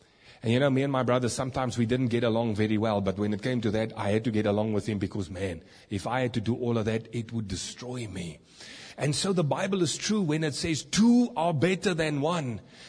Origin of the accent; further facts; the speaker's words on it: Kibler Park, Gauteng, South Africa; I grew up in Kibler Park, not too far from here.